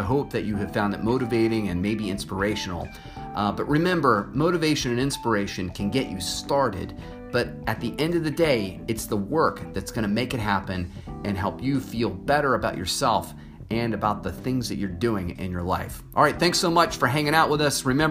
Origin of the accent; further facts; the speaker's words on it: Virginia, United States; here in my home state of Virginia.